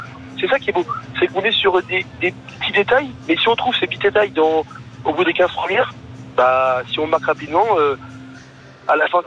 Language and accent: French; Lyon, Auvergne-Rhône-Alpes, France; On est lyonnais.